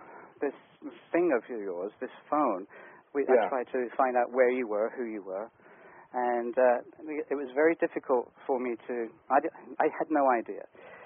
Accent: England, United Kingdom; Because I guess in my past, and my growing up, I've seen a lot of stuff in England. Growing up in England with crop circles and lights outside the back window

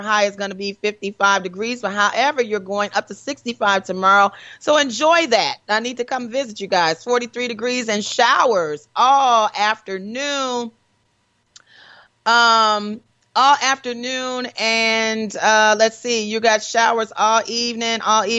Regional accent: Detroit, Michigan, United States; Okay, Detroit, speaking of which, my hometown

